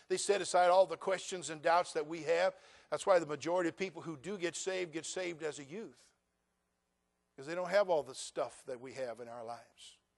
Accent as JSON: {"language": "English", "country": "United States", "said": "I respect their right to believe what they believe. I'm an American."}